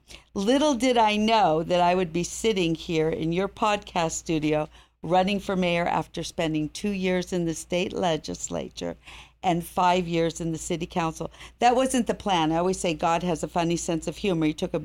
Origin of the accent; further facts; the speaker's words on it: California, United States; also born or lived in Los Angeles; now in Nevada, United States; So I grew up in California in a small town in Central California and then moved to Los Angeles and spent most of my life in Los Angeles before I moved here 20 years ago.